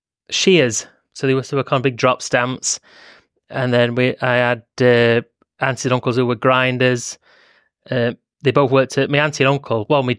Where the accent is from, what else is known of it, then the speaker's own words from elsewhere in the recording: Sheffield, Yorkshire and the Humber, United Kingdom; I've always lived in Sheffield. Yeah, all my family's from Sheffield. Born and bred in Sheffield.